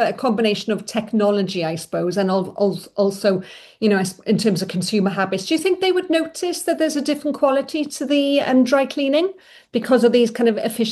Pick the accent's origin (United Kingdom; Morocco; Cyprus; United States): United Kingdom; Wales; Because obviously, I'm from Wales